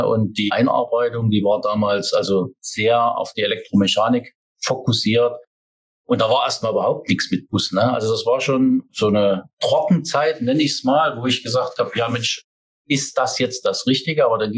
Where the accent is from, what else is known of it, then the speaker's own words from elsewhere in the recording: Saxony, Germany; now in Thuringia, Germany; Wirst du das als Sachse, der in Thüringen lebt, auch ein paar Jahre im Sauerland aushalten?